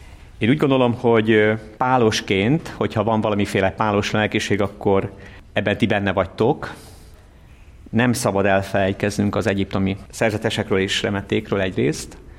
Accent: Hungary; fontos magyarként. Én úgy gondolom, hogy Kárpát-medenceiként is

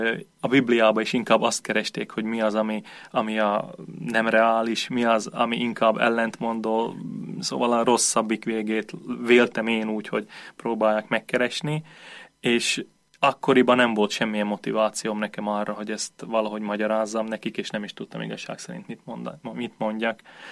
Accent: Nové Zámky, Nitra Region, Slovakia; érsekúj várból származom, 1987-ben születtem

